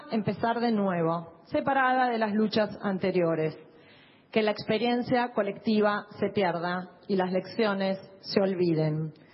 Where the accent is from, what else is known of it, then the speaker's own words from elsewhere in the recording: Argentina; como pueblo argentino